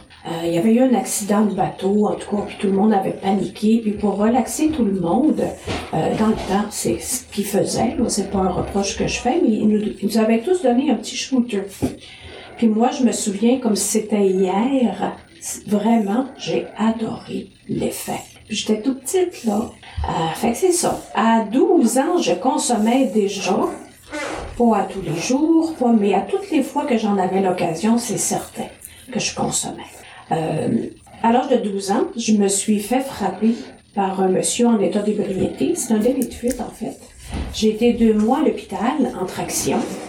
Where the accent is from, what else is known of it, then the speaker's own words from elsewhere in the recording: Jonquière, Quebec, Canada; Je viens de Jonquière.